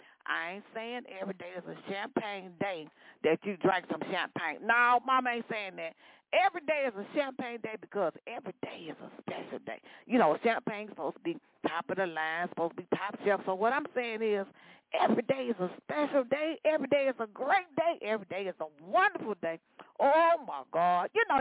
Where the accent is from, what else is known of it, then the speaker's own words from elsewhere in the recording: Chicago, Illinois, United States; Born and raised in Chicago, but honey, I came by way of at the ATL.